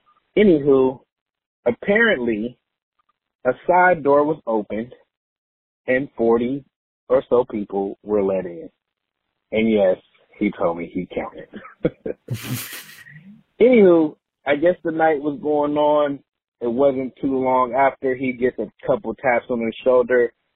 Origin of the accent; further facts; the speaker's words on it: California, United States; you know, we grew up in the Bay Area, so it's a little different.